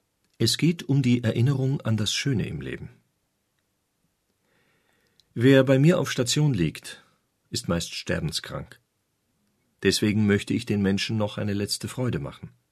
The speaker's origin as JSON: {"language": "German", "country": "Serbia", "said": "In Serbien, wo ich herkomme, ist es normal, dass man von der Familie gepflegt wird."}